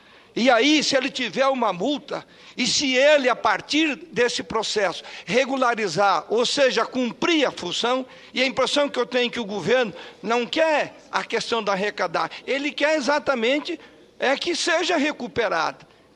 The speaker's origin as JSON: {"language": "Portuguese", "region": "Mato Grosso do Sul", "country": "Brazil", "said": "porque eu sou do Mato Grosso do Sul."}